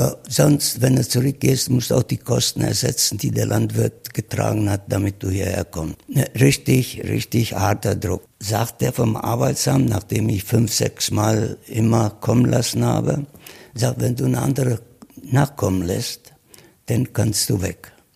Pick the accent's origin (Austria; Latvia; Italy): Italy; Alberobello, Apulia; German is a second language; moved away as an adult; now in Germany; Ich war nie von Alberobello, das Dorf, wo ich herstamme, weg gewesen.